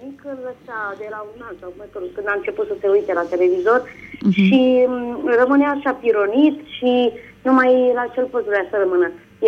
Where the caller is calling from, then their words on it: Bolintin, Giurgiu County, Romania; din Bolintin.